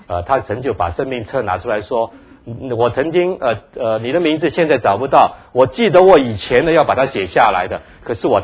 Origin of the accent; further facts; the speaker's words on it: China; 我们中国人就是先要就找一个好的区，有孩子就找一个好区